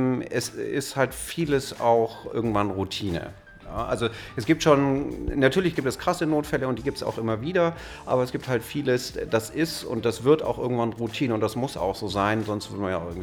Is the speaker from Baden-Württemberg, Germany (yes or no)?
no; Münster, North Rhine-Westphalia, Germany; ich komme aus Münster